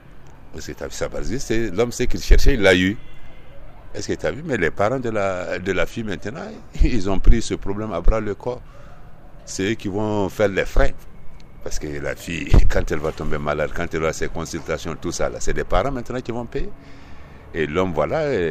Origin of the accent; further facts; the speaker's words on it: Mali; Mais chez nous, au Mali, le sexe, c'est quelque chose.